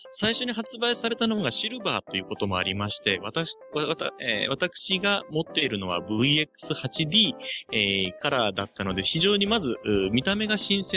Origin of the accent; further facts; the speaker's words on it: Kyushu, Japan; also born or lived in Hokkaido; もともと私、九州の出身なんですが、北海道に長らく勤務しておりまして、で、今度またこちらに帰ってきました。福岡の方に。